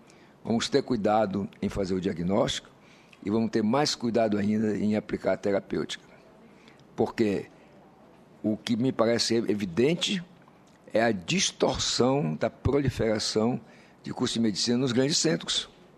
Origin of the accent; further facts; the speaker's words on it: Roraima, Brazil; born there; Eu sou nascido em Roraima, me formei em Belém do Pará, voltei para Roraima, exerci minha profissão o tempo todo lá